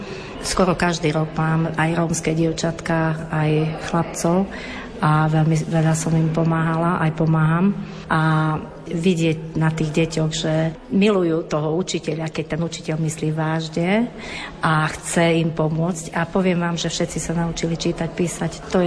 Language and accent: Slovak; Boťany, Košice Region, Slovakia; pochádzam z jednej dedinky Boťany, a tam je zase veľa Rómov